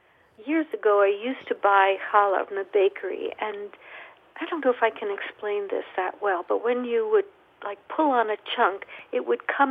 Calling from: New York City, New York, United States; I'm calling you from New York City.

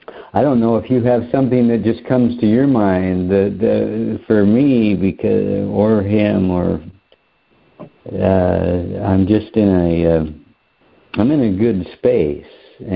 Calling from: Lake Havasu City, Arizona, United States; I'm calling from Lake Havasu City, Arizona.

